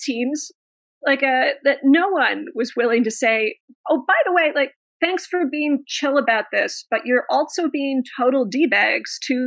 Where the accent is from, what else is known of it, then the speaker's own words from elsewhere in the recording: Canada; I am Canadian, so I'm a member of the Commonwealth.